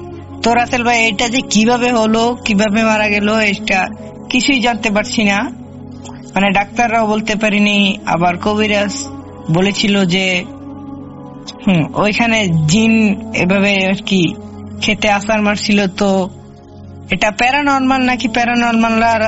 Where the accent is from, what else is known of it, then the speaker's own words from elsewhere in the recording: Kapasia, Dhaka Division, Bangladesh; আমার বাড়ি ঢাকা গাজীপুর কাপাসিয়ার একটি গ্রামে, গ্রামের নামটি বলছি না।